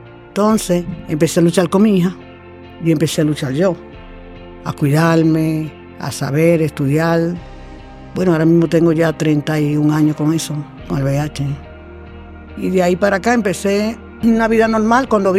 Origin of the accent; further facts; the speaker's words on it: Dominican Republic; soy nacionalidad dominicana. Me crié con mi papá, mi mamá, mis hermanos, somos 5.